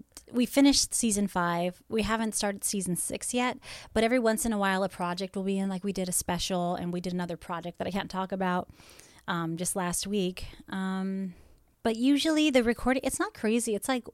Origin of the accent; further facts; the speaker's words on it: California, United States; I'm like, what accent? I grew up in California.